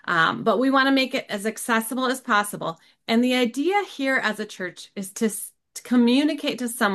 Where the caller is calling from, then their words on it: Grand Rapids, Michigan, United States; I come to you from Grand Rapids, Michigan, near Lake Michigan.